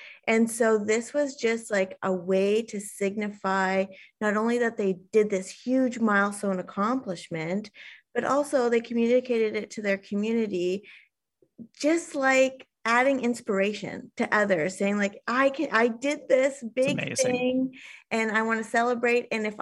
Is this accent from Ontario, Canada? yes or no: yes; Ontario, Canada; also born or lived in Scotland; I'm originally from Ontario, but I moved overseas to Scotland